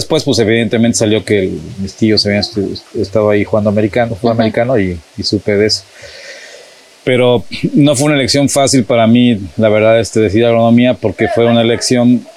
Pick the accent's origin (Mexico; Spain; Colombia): Mexico; Mexico City; Pues yo soy de la Ciudad de México.